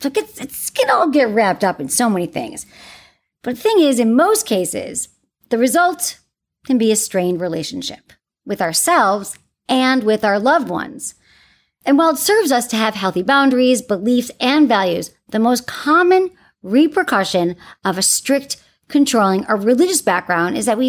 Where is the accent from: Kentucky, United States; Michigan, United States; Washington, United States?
Michigan, United States; I'm from Michigan. so I get the like. Upbringing, small town.